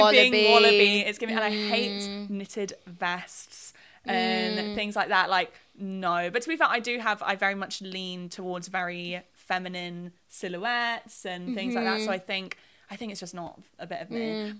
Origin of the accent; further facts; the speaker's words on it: London, United Kingdom; I'm a Londoner.